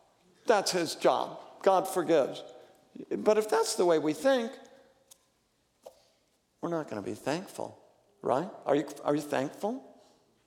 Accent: Oregon, United States; also born or lived in Los Angeles; now in Minnesota, United States; But Minnesota, I'm from Oregon originally. I'm not a native Minnesotan. And before I lived in Minnesota, I lived 6 years in Los Angeles area.

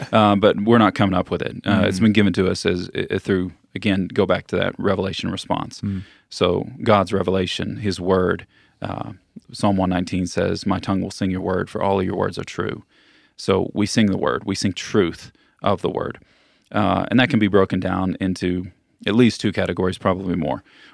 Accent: Florida, United States; and I grew up in Florida, so this really hits home with me

